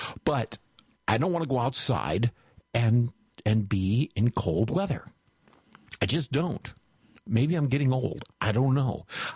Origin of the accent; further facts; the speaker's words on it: Michigan, United States; When I was growing up in Michigan, we had much colder winters than they do now.